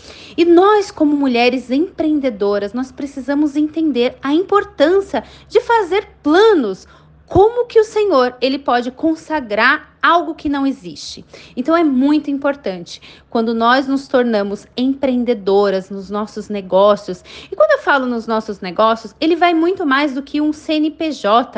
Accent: Barueri, São Paulo, Brazil; eu sou aqui de São Paulo, Barueri, Alphaville, sou da Igreja IBM, que é a Igreja Batista Memorial de Alphaville, sou empreendedora e sou casada, né?

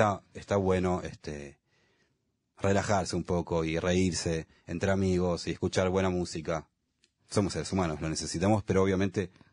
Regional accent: Kiryat Bialik, Haifa District, Israel; llovió en Kiryat Bialik, de donde yo soy al principio

